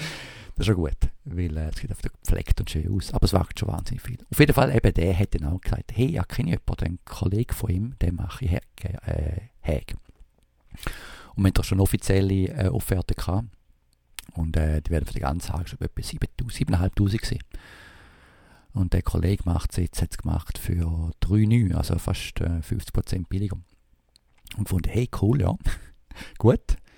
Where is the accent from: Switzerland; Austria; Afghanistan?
Switzerland; Also wie bei uns in der Schweiz, früher die Italiener.